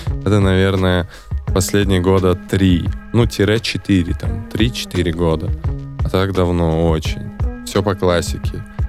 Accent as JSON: {"language": "Russian", "town": "Samarkand", "region": "Samarqand Region", "country": "Uzbekistan", "said": "Я из Узбекистана, из города Самарканд, с очень теплой страны, где сейчас очень тепло, как в Москве."}